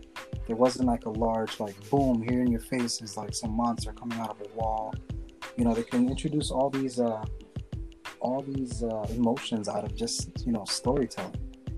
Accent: Corona, New York, United States; I grew up in Corona. I live one station away from the stadium.

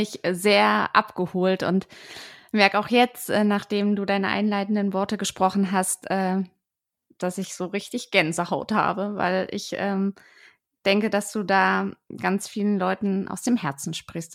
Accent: Thuringia, Germany; Ich bin in einer Familie groß geworden in Thüringen mit drei Geschwistern und Mama und Papa sozusagen

